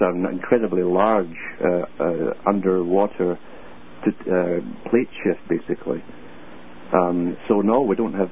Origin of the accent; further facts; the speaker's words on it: United Kingdom; I grew up with that in Britain, listening to that stuff.